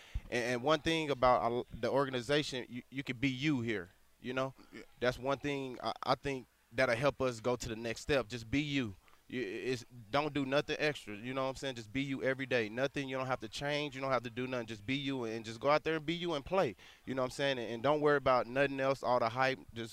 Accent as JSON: {"language": "English", "town": "Little Rock", "region": "Arkansas", "country": "United States", "said": "I'm from Little Rock, Arkansas"}